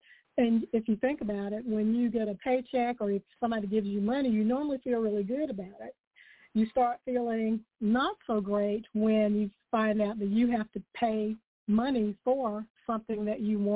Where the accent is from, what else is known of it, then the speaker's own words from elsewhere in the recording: Atlanta, Georgia, United States; When I was growing up in the Atlanta area, I worked for a company called Winn-Dixie